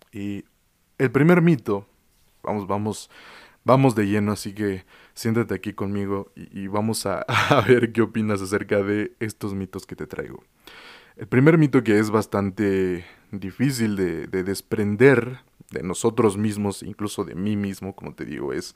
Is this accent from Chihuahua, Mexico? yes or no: no; Mexico City, Mexico; Y no solamente de México, que es mi ciudad natal